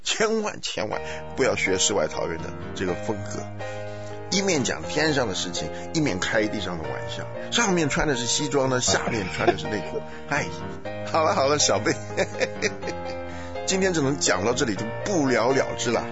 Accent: Taiwan; 我这个从台湾来的土包子

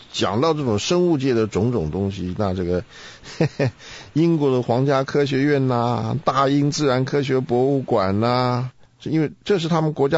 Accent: China; 那这个其实跟我们从中国来的人是很像

